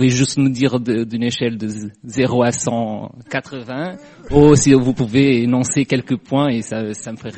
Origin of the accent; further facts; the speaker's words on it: Portugal; peut-être parce que je suis portugais